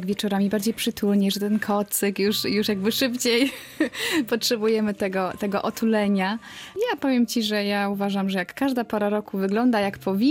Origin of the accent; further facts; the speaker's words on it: Szczecin, West Pomeranian Voivodeship, Poland; moved away as an adult; now in Berlin, Germany; Jestem Polką z krwi i kości. Urodziłam się w Szczecinie. Po maturze wyjechałam na studia do Berlina.